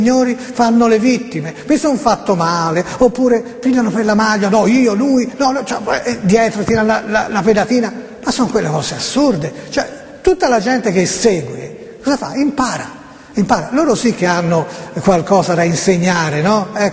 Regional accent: Florence, Tuscany, Italy; Io sono di Firenze e sono viola, no, io sono di Firenze, fiorentino

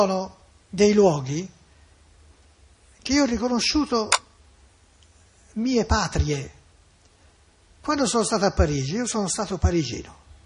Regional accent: Florence, Tuscany, Italy; Per appunto sono di Firenze, anche se qualcuno tra i non razzisti, tra i buoni, i buonisti, dice, ma c'è il cognome meridionale.

